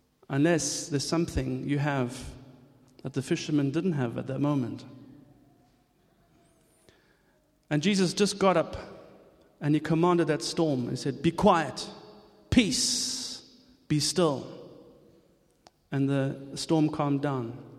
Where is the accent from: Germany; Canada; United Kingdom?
Germany; Frankfurt, Hesse; I mean, Frankfurt, and we come from Frankfurt, but, you know, Frankfurt is still a provincial town compared to this, you know.